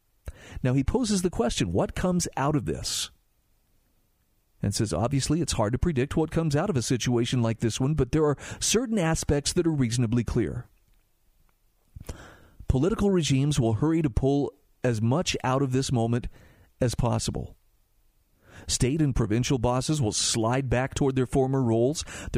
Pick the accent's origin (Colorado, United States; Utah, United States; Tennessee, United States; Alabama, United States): Utah, United States; Utah, my home state, is on its way to enacting something known as a regulatory sandbox.